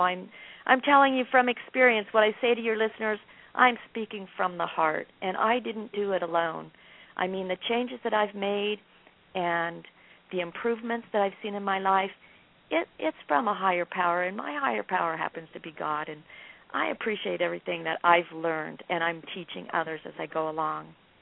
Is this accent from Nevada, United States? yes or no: yes; Las Vegas, Nevada, United States; I'm from Las Vegas.